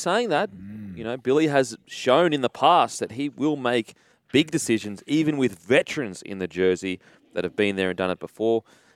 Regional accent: Queensland, Australia; as a Queenslander, a very proud Queenslander

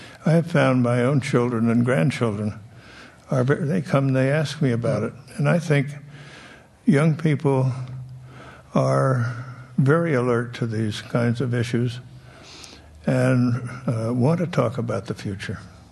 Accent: California, United States; Being from California, I was from California as Secretary of State.

